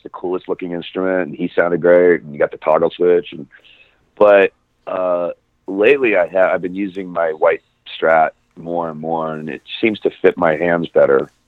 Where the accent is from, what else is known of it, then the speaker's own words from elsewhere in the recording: Los Angeles, California, United States; now in New York, United States; beforehand, I grew up in the Valley in Los Angeles. So I didn't really hear any of it. So now I'm let loose on the streets in New York